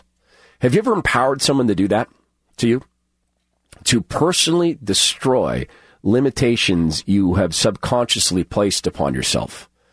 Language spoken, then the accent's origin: English; Spokane, Washington, United States; when I grew up in Spokane